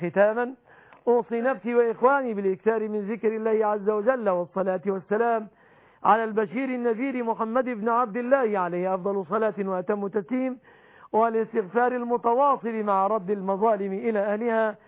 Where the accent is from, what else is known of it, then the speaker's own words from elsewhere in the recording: Egypt; بلادنا مصر